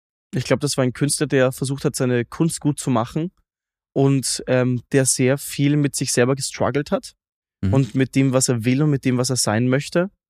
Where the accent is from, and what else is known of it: Austria